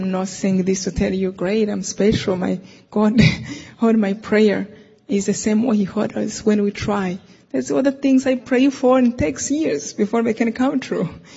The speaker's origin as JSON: {"language": "English", "country": "Rwanda", "said": "Well, I told him I'm from Rwanda, and I remember his eyes opened big."}